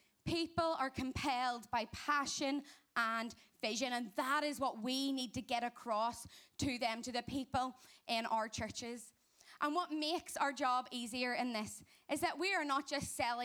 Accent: Ireland; Lovely to see you. You'll know by my accent. I'm with the crew from Ireland this week.

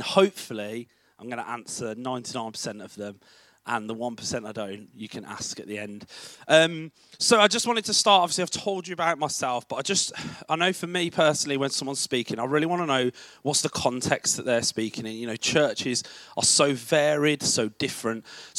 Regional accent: Birmingham, West Midlands, United Kingdom; accent: Birmingham; As you can tell from my accent, I am from Birmingham, and it's Birmingham, not the Black Country. They're very different places.

